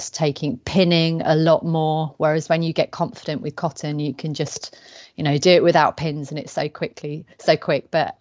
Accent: Newmarket, East of England, United Kingdom; born there; I was born in Newmarket in Suffolk, and now I live in a village just north of Cambridge.

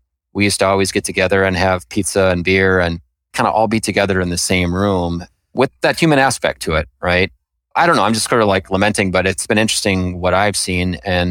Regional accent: Minnesota, United States; we're from Minnesota. We're all from Minnesota. You know, we're all in the community here.

